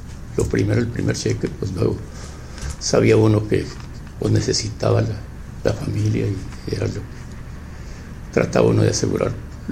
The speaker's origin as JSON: {"language": "Spanish", "region": "Chihuahua", "country": "Mexico", "said": "No, pues ya me regresé a mi pueblo a trabajar allí"}